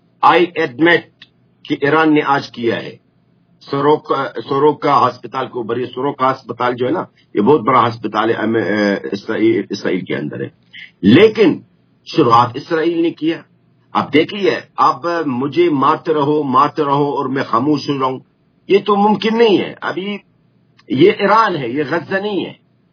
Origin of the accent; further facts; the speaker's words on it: Khan Yunis, Gaza Strip, Palestine; Urdu is a second language; اور میں ہوں خود غزہ کا ہوں، میں خان یونس شہر کا ہوں جو غزہ کے مڈ میں آتا ہے.